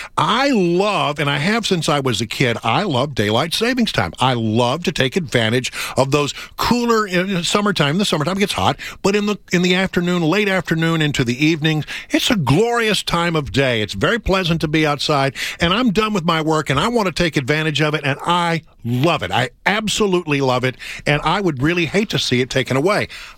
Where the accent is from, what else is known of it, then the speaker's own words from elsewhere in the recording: Texas, United States; It was great to have those evenings where the sun lingered on the western time zone where I grew up in West Texas.